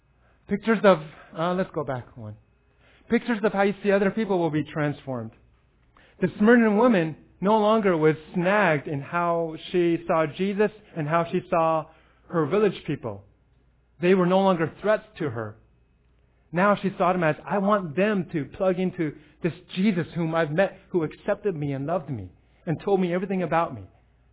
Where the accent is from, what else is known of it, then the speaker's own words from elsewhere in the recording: San Francisco, California, United States; I grew up in San Francisco.